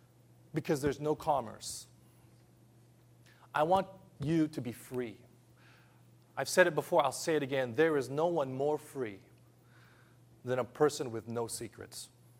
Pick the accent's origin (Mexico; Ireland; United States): United States; Los Angeles, California; now in Hiroshima, Japan; I come from Los Angeles. I grew up there.